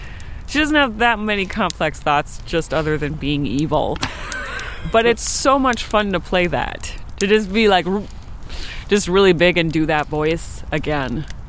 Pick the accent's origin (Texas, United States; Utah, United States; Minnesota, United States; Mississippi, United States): Minnesota, United States; also born or lived in Springfield, United States; I was born in Springfield, and I grew up in Minnesota, but my parents moved back to Springfield.